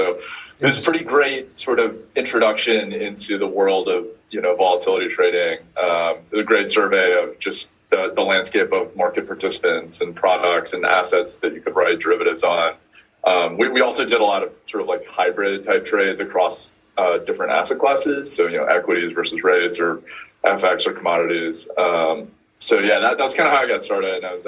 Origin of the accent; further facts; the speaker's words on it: Texas, United States; I grew up in Texas, kind of in middle school and high school.